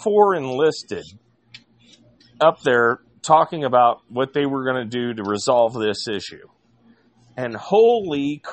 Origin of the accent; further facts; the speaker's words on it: Indiana, United States; Because that's where I'm from. That's where I was born and raised, is Indiana.